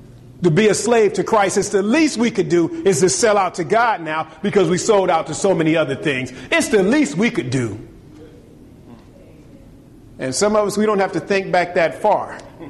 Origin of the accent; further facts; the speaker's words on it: Los Angeles, California, United States; I remember growing up in Los Angeles in the 80s.